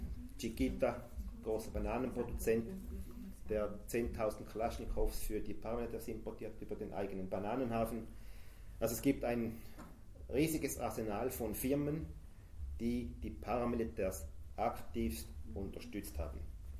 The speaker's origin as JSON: {"language": "German", "country": "Switzerland", "said": "Das betrifft uns als Schweizer sehr direkt."}